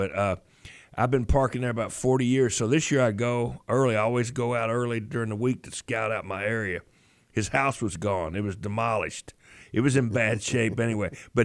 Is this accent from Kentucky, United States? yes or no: yes; Louisville, Kentucky, United States; I'm from Louisville.